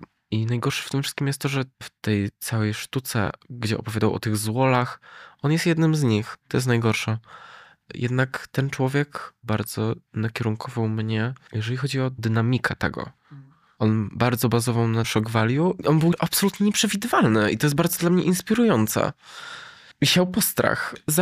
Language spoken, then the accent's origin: Polish; Silesian Voivodeship, Poland; A ja uważam, że jestem prosta działka ze Śląska, co nie?